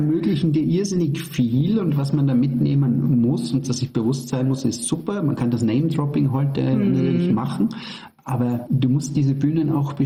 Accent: Styria, Austria; ich komme aus der Steiermark

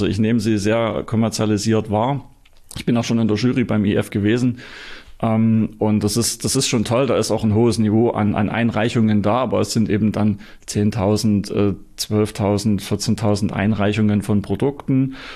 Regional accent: East Germany, Germany; Ich stamme ja noch aus der DDR, ich bin ja so ein Sozialismus-Schulkind gewesen

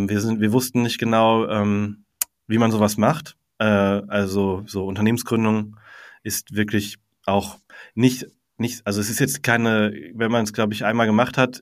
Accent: Hamburg, Germany; bin ich in Hamburg groß geworden sozusagen, habe ganz lange da gewohnt.

